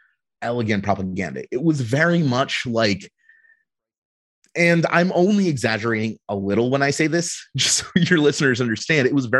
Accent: Ukraine; Well, I mean, it's my home country, right?

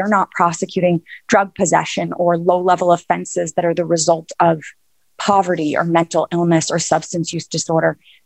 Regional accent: New York City, New York, United States; I was born and raised in Manhattan.

